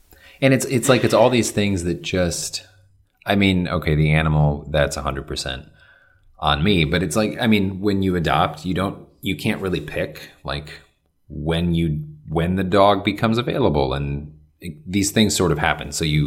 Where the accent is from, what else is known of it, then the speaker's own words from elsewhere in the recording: Michigan, United States; That kind of heavy snow, I feel like, in my hometown in Michigan, they got like, that was the bulk of their snow this year